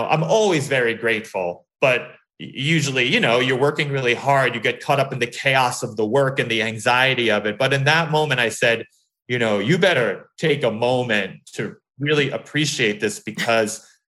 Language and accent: English; New York, United States; because I grew up in New York